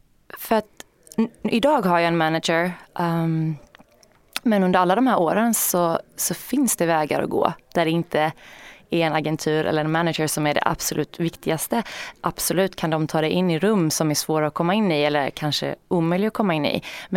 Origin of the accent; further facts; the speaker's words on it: Sweden; accent: Swedish; jag kan kanske inte riktigt spela familjemedlem eller syster eller mamma i en amerikansk familj om jag har min svenska accent.